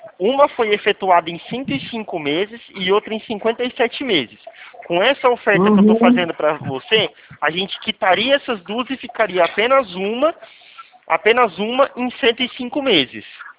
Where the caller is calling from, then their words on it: Presidente Prudente, São Paulo, Brazil; eu falo de Presidente Prudente, São Paulo.